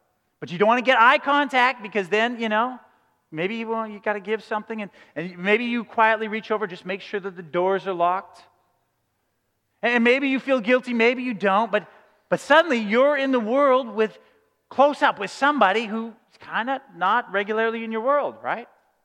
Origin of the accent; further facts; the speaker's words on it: Calgary, Alberta, Canada; I'm from Calgary, and we cheer for the Calgary Flames.